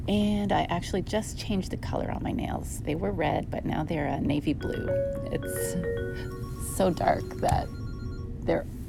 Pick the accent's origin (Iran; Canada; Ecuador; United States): Canada; I'm not overseas or anything. I'm Canadian.